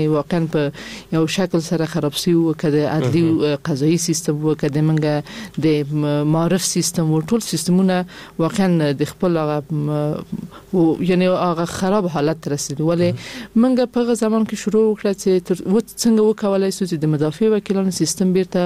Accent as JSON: {"language": "Pashto", "region": "Kabul", "country": "Afghanistan", "tie": "born or raised there", "said": "ما د کابل اوسیدونکې. ما په کابل کې زیږیدلې، ما اکثر عمر مې ټول عمر مې یعنی په افغانستان کې په کابل کې تیر کړی دی. د خپل تحصیلات مې هم په کابل کې تکمیل کړي دي."}